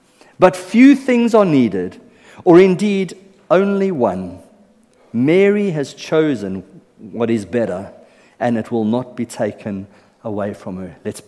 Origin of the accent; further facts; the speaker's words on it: South Africa; born there; I was born in South Africa. We call our mothers Mom, M-O-M.